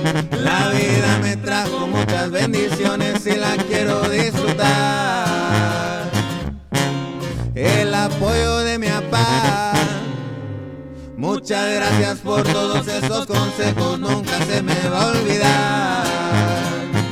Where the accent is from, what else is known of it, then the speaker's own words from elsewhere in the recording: Michoacán, Mexico; después para Michoacán, donde es mi tierra nata